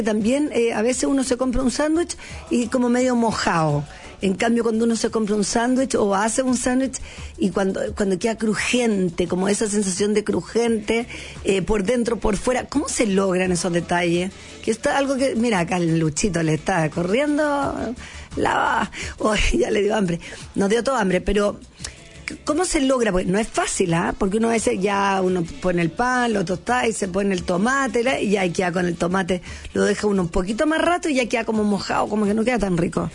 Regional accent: Chile; el chileno bueno va al pan. Y yo soy más que chilena

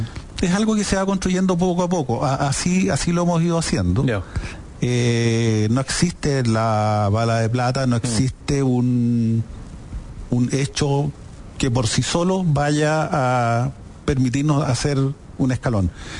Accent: Chile; son más que las nuestras, que somos chilenos y que no te llevamos tanto tiempo

